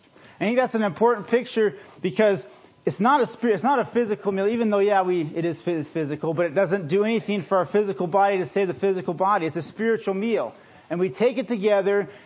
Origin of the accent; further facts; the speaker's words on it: Glendive, Montana, United States; I'm from Glendive.